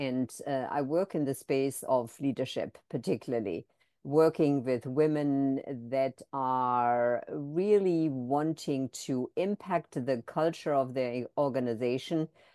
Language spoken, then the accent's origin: English; Germany; English is a second language; moved away as an adult; also born or lived in United Kingdom / Canada; now in United States; I am originally from Germany, grew up in Germany, and then my husband and I spent 10 years in the UK and 10 years in Canada before we came to the United States. So I picked up a little bit of all the accents